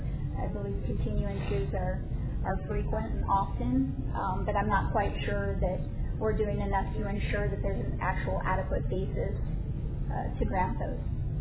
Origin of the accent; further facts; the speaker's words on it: Yuma, Arizona, United States; I am from Yuma, born and raised here. Went to high school in Yuma, attended Arizona State University, and then went to law school in California.